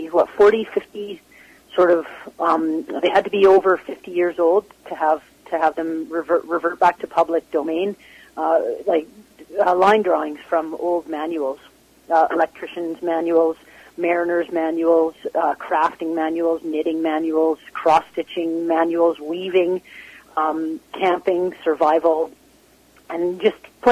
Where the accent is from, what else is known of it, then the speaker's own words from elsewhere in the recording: Yukon, Canada; also born or lived in Nanaimo / Vancouver; But it would be more accurate to say I grew up in the Yukon, although there are several.